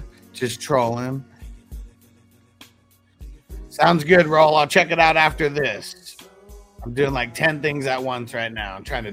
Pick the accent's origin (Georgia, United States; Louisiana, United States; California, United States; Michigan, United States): California, United States; San Diego; I mean, I grew up in San Diego, so yeah, I was a Chargers fan until they left to L.A.